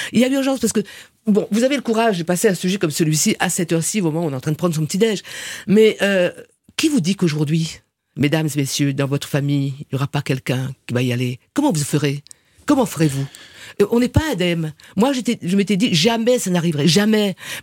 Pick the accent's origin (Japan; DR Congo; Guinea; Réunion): Réunion